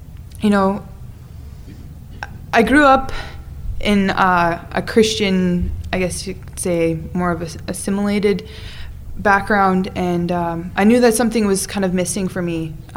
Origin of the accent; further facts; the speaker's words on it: Manitoba, Canada; 20 years old. I'm from the Saking First Nations. It's about an hour and a half northwest of Winnipeg.